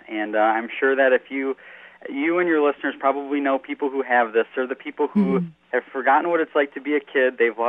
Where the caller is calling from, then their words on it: Madison, Wisconsin, United States; I am calling from Madison, Wisconsin.